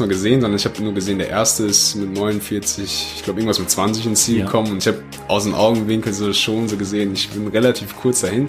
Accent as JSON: {"language": "German", "town": "Oberhausen", "region": "North Rhine-Westphalia", "country": "Germany", "tie": "born or raised there", "said": "es gab so ein Schuhwettlauf bei uns in Oberhausen, also das ist da, wo ich halt herkomme."}